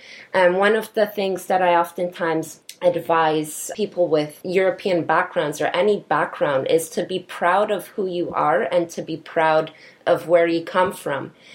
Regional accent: Canada; I'm very proud of my Polish heritage, and growing up in Canada, my parents taught me about the impact of being Polish. Both of my parents came to Canada from Poland, and my grandma came to Canada as well.

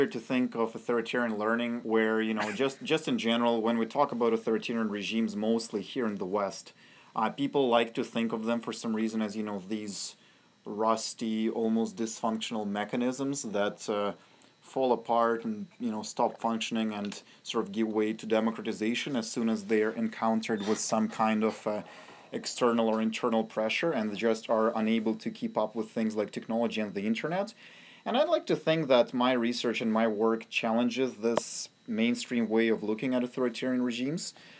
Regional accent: Ukraine; moved away as an adult; now in Canada; I was born and raised in Ukraine and came to Canada 5 years ago for my education.

